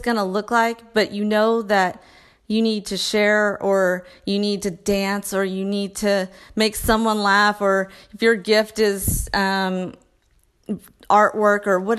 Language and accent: English; Texas, United States; Like, I'm a mom from Texas, and I'm talking to you on a podcast